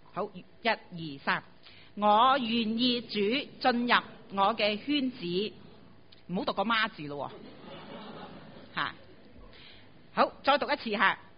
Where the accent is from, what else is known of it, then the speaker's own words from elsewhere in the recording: Hong Kong; 我们在香港生于斯，长于斯。